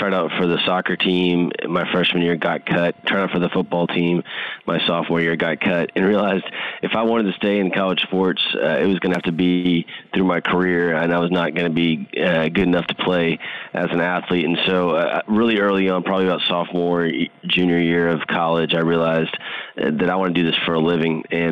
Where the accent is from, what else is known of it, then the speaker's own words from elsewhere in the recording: Houston, Texas, United States; I was offered a full-time position in my hometown of Houston, Texas, that I just couldn't turn down.